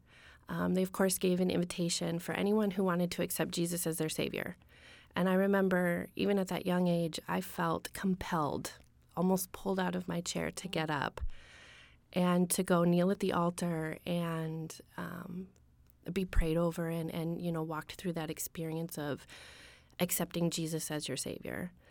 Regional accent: Minnesota, United States; I am from Minnesota. I was raised there.

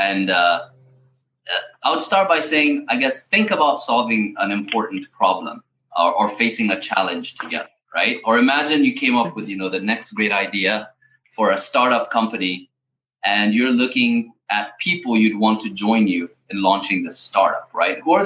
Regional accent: Ethiopia; I'm originally from Ethiopia as well.

